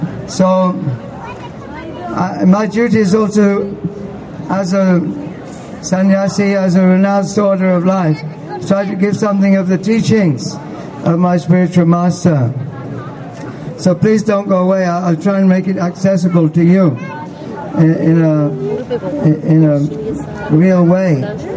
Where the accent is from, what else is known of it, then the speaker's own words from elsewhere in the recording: England, United Kingdom; Actually, I'm from England. He said I was from America, but I'm from England. Made in England.